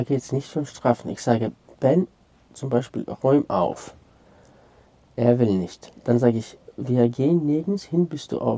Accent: Ukraine; für mich als Ukrainer

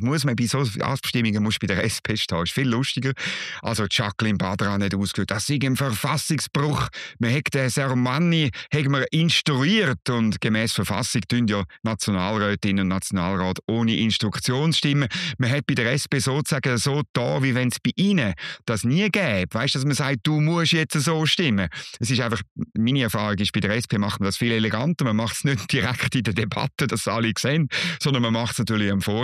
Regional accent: Switzerland; für mich als Schweizer

